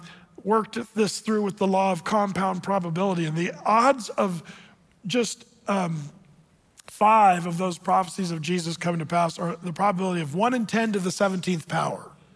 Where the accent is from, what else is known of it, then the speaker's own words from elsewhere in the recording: California, United States; We're all from California.